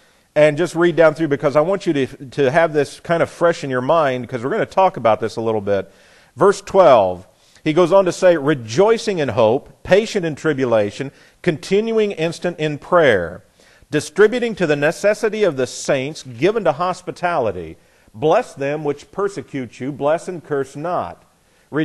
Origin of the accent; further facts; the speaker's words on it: Midwest, United States; Why, I'm a Midwesterner. It's just our nature not to be slothful in business.